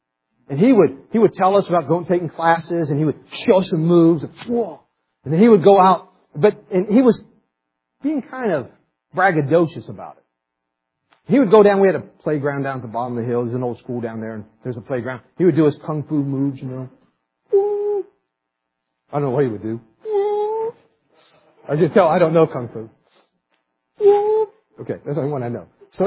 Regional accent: West Virginia, United States; Okay, I'm from West Virginia, so I mean this in all love and affection.

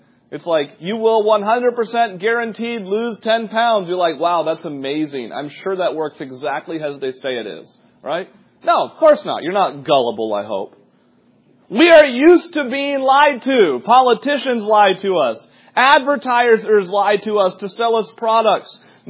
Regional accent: New Hampshire, United States; now in Indiana, United States; I grew up in New Hampshire. We got 120 inches of snow a winter. You guys get in Indiana, we get roughly 30 to 40 inches a winter.

